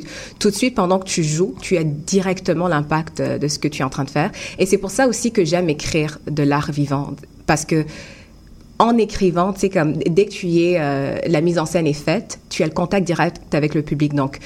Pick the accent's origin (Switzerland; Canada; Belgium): Canada; Ottawa, Ontario; moved away as an adult; now in Montreal, Canada; Oui, j'ai grandi à Ottawa.